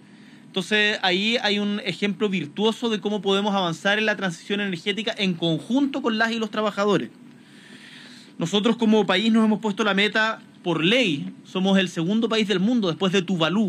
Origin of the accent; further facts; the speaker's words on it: Chile; en algo de lo que estamos orgullosos como chilenos y chilenas